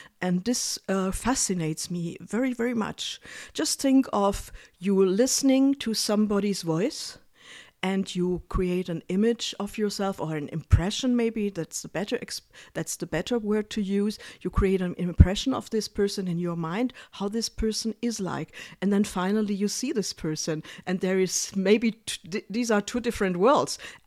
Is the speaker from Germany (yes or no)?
yes; Germany; English is a second language; now in Berlin, Germany; Yes, I'm from Germany. I live in Berlin.